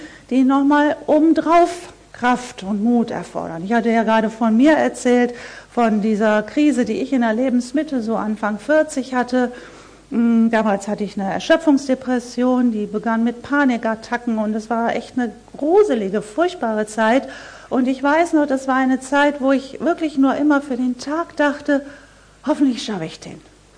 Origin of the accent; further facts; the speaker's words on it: North Rhine-Westphalia, Germany; bei uns im Ruhrpott, sagt man